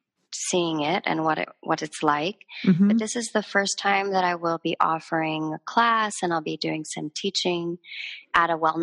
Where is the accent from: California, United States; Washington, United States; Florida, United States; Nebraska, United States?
California, United States; Los Angeles; because I come from Los Angeles, which is a beautiful, beautiful learning ground.